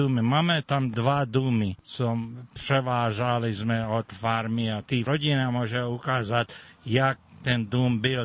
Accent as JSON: {"language": "Czech", "region": "Texas", "country": "United States", "said": "Já jsem od Bear County a druzí jsou po celý Texas."}